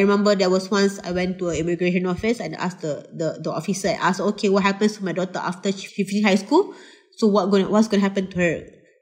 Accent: Malaysia; I have to go through a foreigner process even though I'm Malaysian.

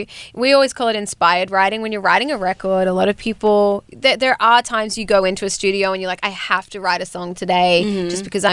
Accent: Brisbane, Queensland, Australia; We're from Brisbane, Queensland.

